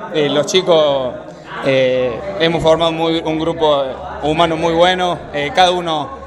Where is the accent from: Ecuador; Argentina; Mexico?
Argentina; Córdoba; Nosotros somos de Córdoba